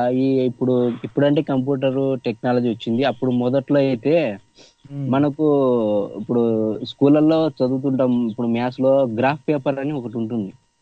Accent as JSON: {"language": "Telugu", "town": "Tadipatri", "region": "Andhra Pradesh", "country": "India", "tie": "born or raised there", "also_born_or_lived": "Yadiki", "said": "మాది సొంత ఊరు వచ్చేసి తాడిపత్రి అండి."}